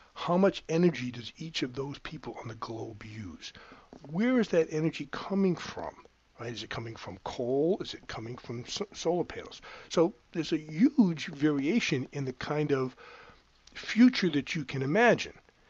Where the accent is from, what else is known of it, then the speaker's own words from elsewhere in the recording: Massachusetts, United States; accent: Massachusetts; And my Massachusetts accent, I'm sure, is not...